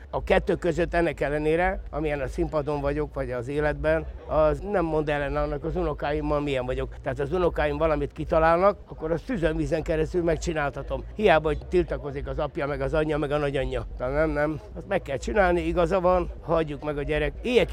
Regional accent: Hódmezővásárhely, Csongrád-Csanád, Hungary; Akkor mondta az unokatestvérem, ugye, mert azért idevalósi vagyok

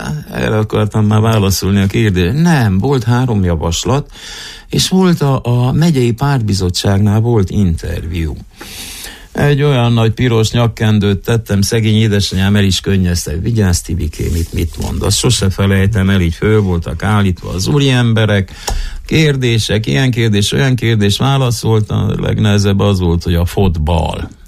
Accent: Târgu Mureș, Mureș County, Romania; Mindig azt mondtam, hogy szülővárosomat, családomat nem hagyom el. Ezért kizárólagosan Marosvásárhelynek játszottam

